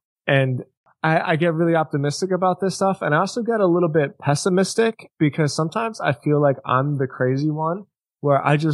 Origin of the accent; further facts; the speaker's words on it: Philadelphia, Pennsylvania, United States; because I grew up in Philly, right?